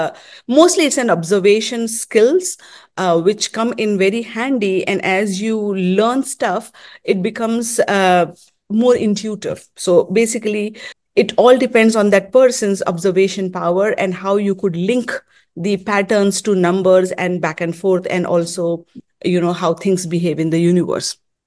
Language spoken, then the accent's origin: English; California, United States; As I said, I'm from Bay Area, so that would make me a techie person, a computer science and working in the corporate and all that stuff.